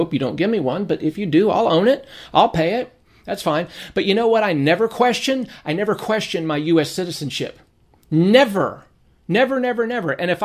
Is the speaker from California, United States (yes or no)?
yes; Lancaster, California, United States; born there; I was born in Southern California, in Lancaster, in the Los Angeles Hospital.